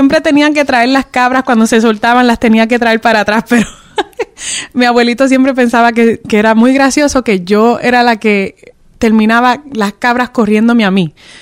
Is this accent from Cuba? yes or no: no; Loíza, Puerto Rico; also born or lived in Naguabo; now in Rhode Island, United States; yo nací y criada en Puerto Rico. Nací en la ciudad de Naguabo. De Naguabo nos mudamos para Loíza. En Loíza estuvimos en Peña Pobre, estuvimos en varios sitios. Mi mamá, mis abuelitos son de Loíza.